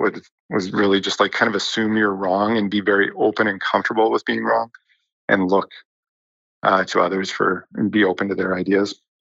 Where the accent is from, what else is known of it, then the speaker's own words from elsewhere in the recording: Winnipeg, Manitoba, Canada; I grew up in Winnipeg, hadn't traveled a lot.